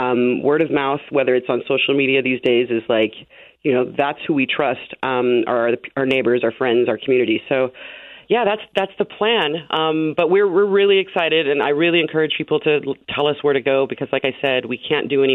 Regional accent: Sacramento, California, United States; I'm from Sacramento. I haven't lived here in like 20 years.

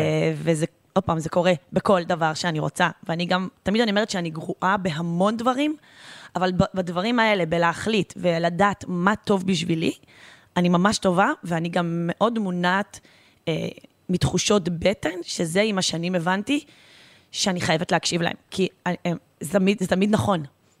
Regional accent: Haifa District, Israel; born there; נולדתי בקריות, דרך אגב, למי שלא יודע.

